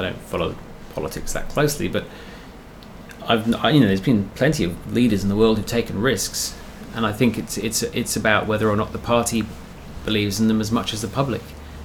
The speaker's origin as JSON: {"language": "English", "region": "England", "country": "United Kingdom", "said": "I come from England and I spent all my childhood pretty much under Maggie Thatcher"}